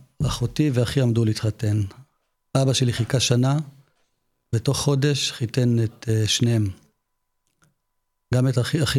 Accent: Northern District, Israel; נולדתי בדבריה, גדלתי בדבריה.

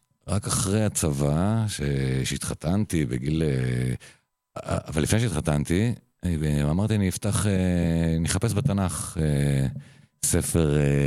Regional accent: Yokneam, Northern District, Israel; אחד, גדלתי ביוקנעם.

